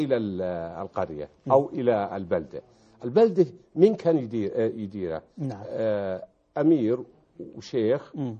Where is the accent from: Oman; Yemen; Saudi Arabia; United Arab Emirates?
Saudi Arabia